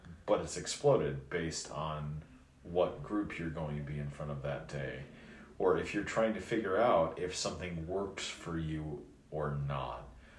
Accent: Illinois, United States; moved away as an adult; Growing up in Illinois, the expectation was that teachers who identified as male were going to wear a shirt and tie

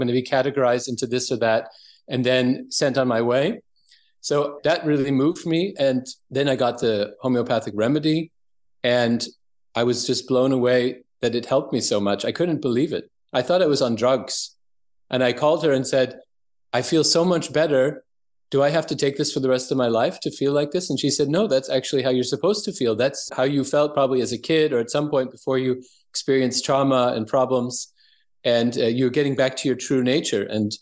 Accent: United States; moved away as an adult; now in Germany; I never had heard of homeopathy my whole life, growing up in America, where it's been, you know, basically had been snuffed out and slowly coming back. So I didn't know anything about it till I came to Germany as a teacher.

